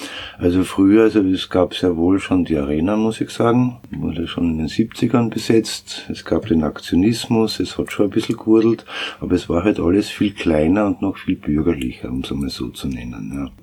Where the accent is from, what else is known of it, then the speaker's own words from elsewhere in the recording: Styria, Austria; now in Vienna, Austria; Ich selber bin ja auch ein Landkind, bin auch kein Wiener, komme aus der Steiermark und bin eben seit 82 in Wien